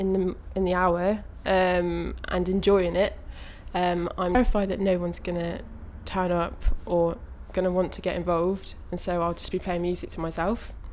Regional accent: Warwick, West Midlands, United Kingdom; I'm from Warwick, and I've always lived in Warwick. But I'm moving to Oxford in September.

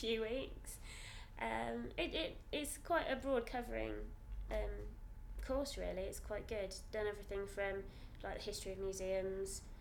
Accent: Sharnbrook, East of England, United Kingdom; also born or lived in Rushden / Leicester; I grew up initially in a little village called Sharnbrook in Bedfordshire until I was about 6. Then I lived in Rushden, Northamptonshire for about 4 years

